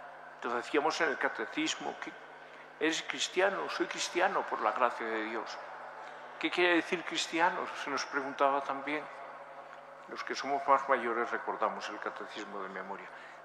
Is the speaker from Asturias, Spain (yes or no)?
no; Extremadura, Spain; Yo que soy extremeño, pues la patrona de Extremadura es la Virgen de Guadalupe.